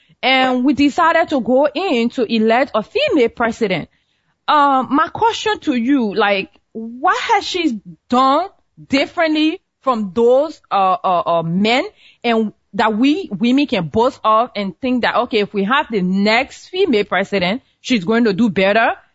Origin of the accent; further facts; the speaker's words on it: Liberia; when I grew up in Liberia